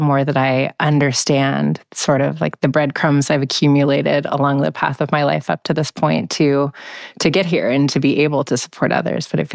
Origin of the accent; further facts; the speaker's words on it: Omaha, Nebraska, United States; I grew up in Omaha, Nebraska, but when I grew up there, like, I was the only Black kid.